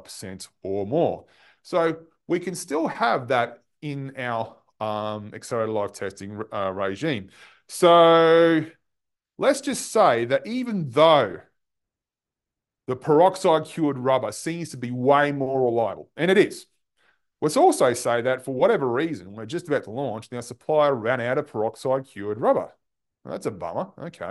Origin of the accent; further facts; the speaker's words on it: Queensland, Australia; my home state in Australia, a place called Queensland. We're near the beaches.